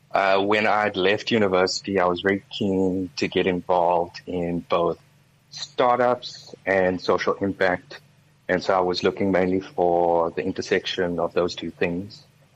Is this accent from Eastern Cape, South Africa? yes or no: yes; Uitenhage, Eastern Cape, South Africa; I'm from Uitenhage, which is this very small town in the Eastern Cape, right next to Port Elizabeth. We're famous for the VW factory.